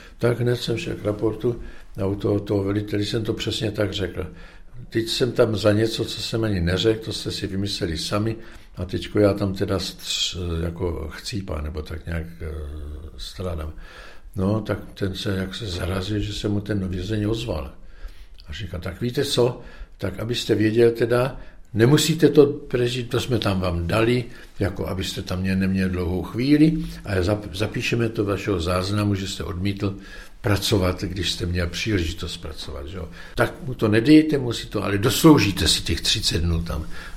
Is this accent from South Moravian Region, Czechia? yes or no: yes; Brno, South Moravian Region, Czechia; jenomže já jsem byl z Brna, pracoval jsem v Brně